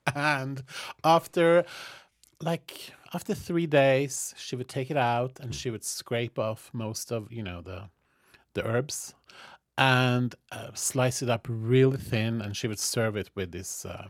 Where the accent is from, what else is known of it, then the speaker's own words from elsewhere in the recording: Norway; I'm from Norway, so, you know, we love our dill.